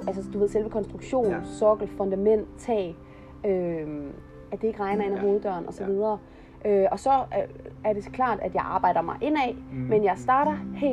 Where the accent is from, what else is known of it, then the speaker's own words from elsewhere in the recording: Jutland, Denmark; Jeg er jo jyde